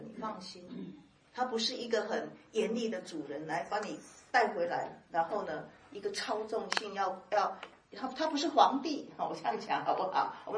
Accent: Taiwan; 就像好像我们台湾话叫复健哈

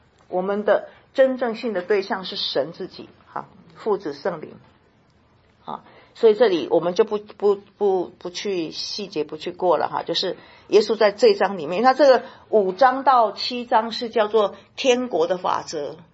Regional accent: Taiwan; now in United States; 我刚进到美国的时候，我就发现哇，跟我们台湾人完全不一样，美国人跟我台湾人不一样

